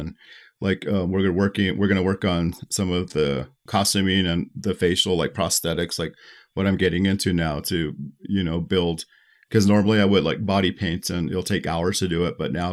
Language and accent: English; Cochiti, New Mexico, United States; growing up in Cochiti, we've always been working with traditional methods materials.